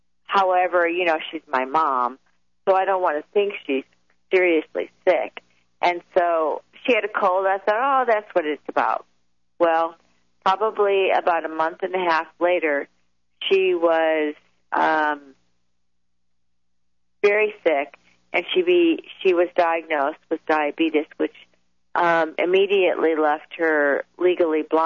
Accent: Chicago, Illinois, United States; And I'm from Chicago, and so I had traveled from Colorado to Chicago for Christmas

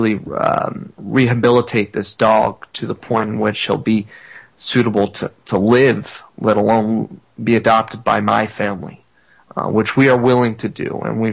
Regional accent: Florida, United States; I'm from South Florida in the city, Steve, and I'm not used to seeing dogs being dropped off in the middle of the country

